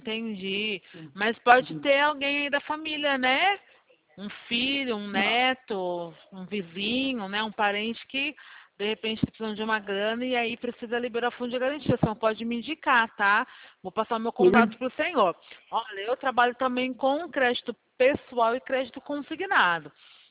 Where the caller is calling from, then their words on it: Itu, São Paulo, Brazil; Eu estou falando do interior de São Paulo, cidade de Itu.